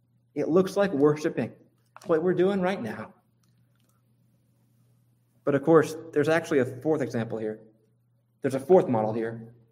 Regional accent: United States; when I grew up in Louisiana, Mississippi

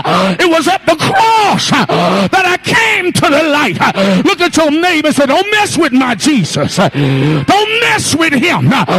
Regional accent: Mississippi, United States; moved away; I'm from Mississippi, and one thing that broke my heart when I left, I had to leave Buddy.

